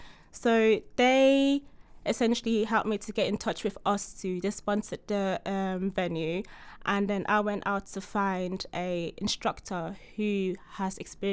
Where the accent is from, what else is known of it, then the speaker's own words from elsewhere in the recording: London, United Kingdom; I'm from London.